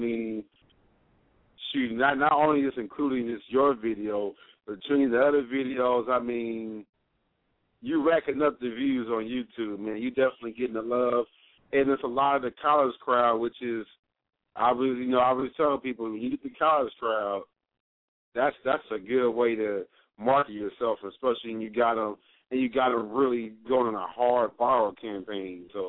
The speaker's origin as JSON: {"language": "English", "country": "Canada", "said": "I was from Canada, and definitely appreciate that shout out."}